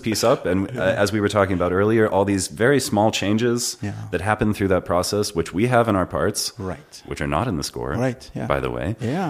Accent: United States; we're both American citizens here, and I think the world knows we're not the first experts in geography.

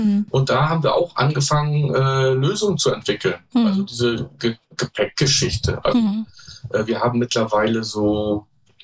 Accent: Prerow, Mecklenburg-Vorpommern, Germany; Prerow mit meiner Heimat. Prerow ist ein sehr schöner Ort, aus meiner Sicht mit der schönsten Natur.

